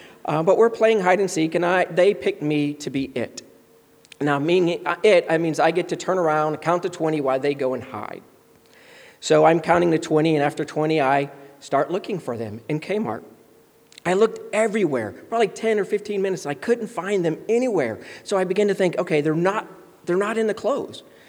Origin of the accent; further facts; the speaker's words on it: Florida, United States; Now, you have to understand, growing up in Florida, I thought I was at the beach all the time.